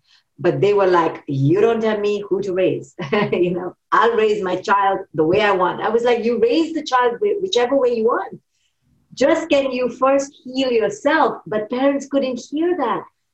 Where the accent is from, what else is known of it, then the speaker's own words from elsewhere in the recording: India; So I grew up in India